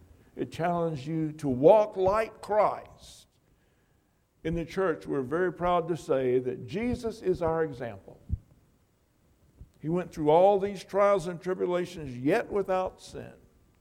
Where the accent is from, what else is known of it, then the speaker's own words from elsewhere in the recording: Mississippi, United States; born there; also born or lived in Wisconsin / Illinois; my language is broken up between Mississippi in Wisconsin and Illinois. I was born in Mississippi, but I've lived more in the north than I have in the south.